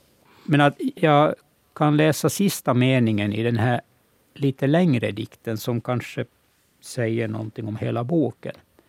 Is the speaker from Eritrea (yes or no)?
no; Turku, Southwest Finland, Finland; Ja, alltså som åbobo så har jag ju ingen dialekt, utan det är ju mera sån här standardsvenska.